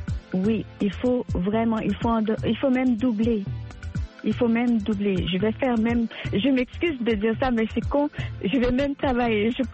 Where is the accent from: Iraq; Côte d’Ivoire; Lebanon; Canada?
Canada; also born or lived in Haiti / France; moi je ne suis pas né au Canada, j'ai été élevée au Canada, oui. Parce que moi j'ai été adoptée, j'étais une fille adoptée, je suis née en Haïti, mais mon père adoptif c'est un Français. Alors j'ai été élevée en France et au Canada. Mais surtout au Canada